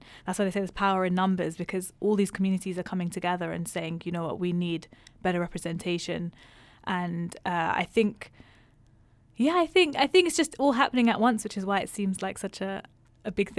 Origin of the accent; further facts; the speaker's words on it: London, United Kingdom; Yeah, I'm from London, which is, okay, it's like fashion capital